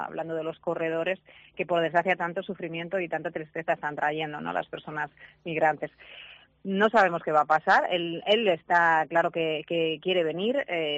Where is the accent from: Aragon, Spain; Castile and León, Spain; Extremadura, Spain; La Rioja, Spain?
Extremadura, Spain; en Guadalupe, en mi tierra, en Extremadura